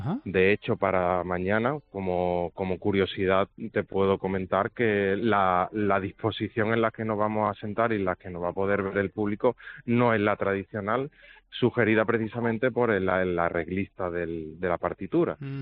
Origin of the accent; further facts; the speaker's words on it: Málaga, Andalusia, Spain; No, yo precisamente soy de Málaga